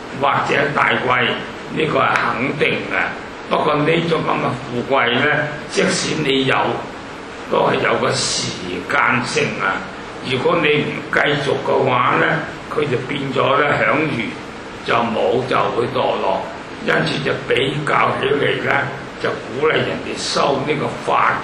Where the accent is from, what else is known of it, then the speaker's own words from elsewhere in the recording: Hong Kong; 我都係香港人啦。